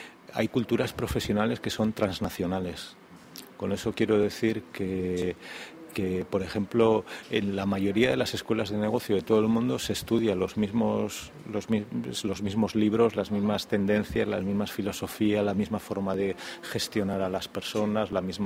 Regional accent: Madrid, Community of Madrid, Spain; born there; moved away as an adult; also born or lived in Sweden; No, yo nací en Madrid, pero me fui a los 21 años, me fui a Suecia con billete de ida y 25.000 pesetas de las de entonces en el bolsillo, o sea que yo ya sabía que iba para quedarme. Y sí, ahí me quedé 32 años

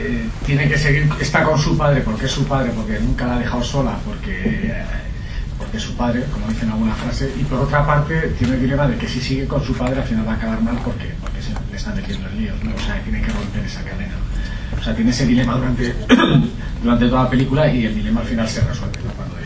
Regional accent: Pamplona, Navarre, Spain; Yo soy de Pamplona, sí.

